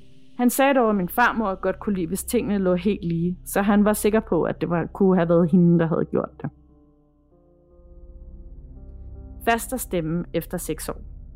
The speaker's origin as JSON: {"language": "Danish", "town": "Herlev", "region": "Capital Region of Denmark", "country": "Denmark", "said": "Jeg er fra Herlev"}